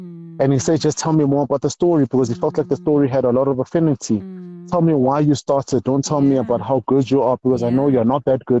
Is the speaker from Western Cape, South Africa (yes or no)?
no; Tembisa, Gauteng, South Africa; my life journey started in Tembisa. I was born and bred in Tembisa in a section called Mkanza. Raised by a phenomenal woman with an older brother. So I schooled there